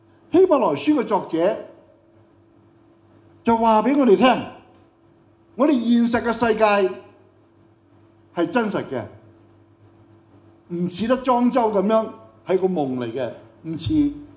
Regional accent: Hong Kong; 咁今日我哋香港人最平均最長命嘅係幾多歲啊？

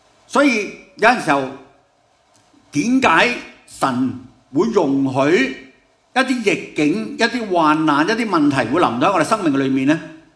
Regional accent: China; 我哋中国人有句说话人生不如意嘅事点样话？

